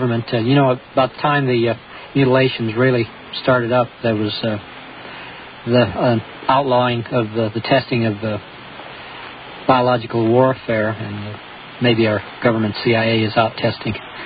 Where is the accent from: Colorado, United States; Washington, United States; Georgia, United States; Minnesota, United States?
Colorado, United States; The flap started in my hometown, the Snippy, the horse that was reportedly killed by UFO.